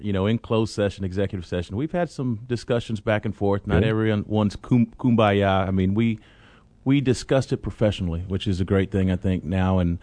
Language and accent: English; Bryan, Texas, United States; And from born and raised in Bryan, Texas, in District 1, which I represent, and love Bryan.